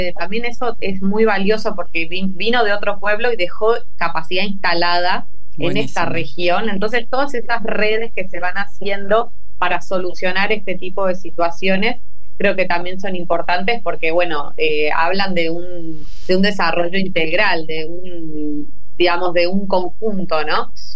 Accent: Buenos Aires, Argentina; now in Chaco, Argentina; yo soy de provincia de Buenos Aires, ahí me crié, estudié, nací y todo, y después, bueno, también porque necesitaba trasladarme, me mudé a Capital para estudiar y trabajar. Ahí pasé, digamos, los últimos años antes de venirme a vivir acá a Chaco.

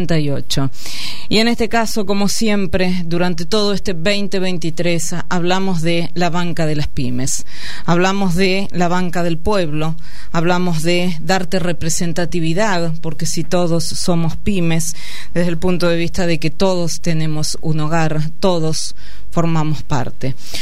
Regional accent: Argentina; es una vergüenza para nosotros como argentinos

